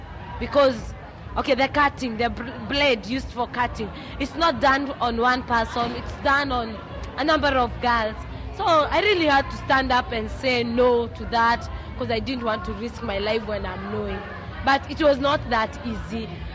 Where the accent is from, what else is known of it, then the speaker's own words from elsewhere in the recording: Narok, Rift Valley, Kenya; English is a second language; I come from Kenya, from Rift Valley province, from a district called Narok. I'm a Maasai by tribe